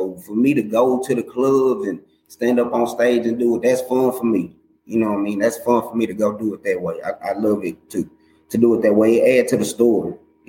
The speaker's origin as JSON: {"language": "English", "town": "Tyler", "region": "Texas", "country": "United States", "tie": "born or raised there", "lives_now": "Dallas, United States", "said": "Born and raised in Tyler, moved to Dallas about 8 years back."}